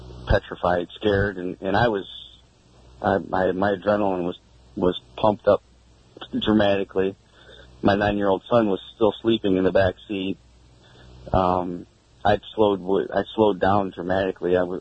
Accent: Saginaw, Michigan, United States; Okay, I'm from the Saginaw, Michigan area.

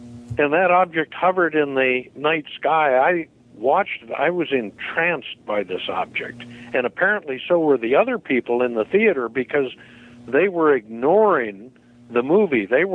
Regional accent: Ferguson, Missouri, United States; I was born and raised in St. Louis, interestingly in the now famous city of Ferguson, Missouri.

